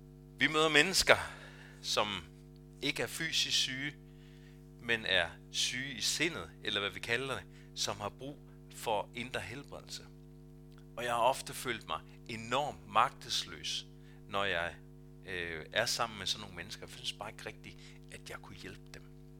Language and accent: Danish; Argentina; Danish is a second language; now in Denmark; end jeg gør hjemme i Argentina, hvor jeg kommer fra